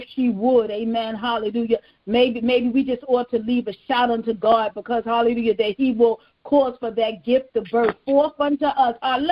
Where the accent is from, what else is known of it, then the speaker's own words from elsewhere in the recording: New York, United States; Because I'm from New York. In New York, we are always in a rush.